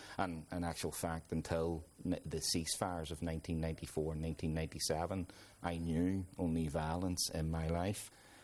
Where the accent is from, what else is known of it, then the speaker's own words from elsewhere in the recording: Northern Ireland, United Kingdom; I grew up on the Woodville Road, which is the top end of the Shangle. I was born in 1967 into a left-leaning, socialist-leaning, working-class family in a poverty-stricken street, two up, two down, terraced house